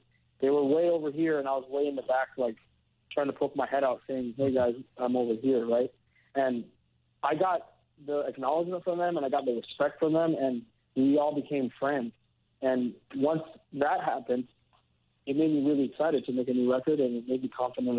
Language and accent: English; United States; And I feel growing up in the United States, even though I don't feel 100% American, I do feel American, you know?